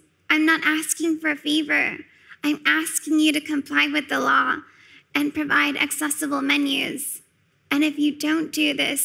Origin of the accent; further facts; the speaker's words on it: United States; And my life, by contrast, I grew up in the United States.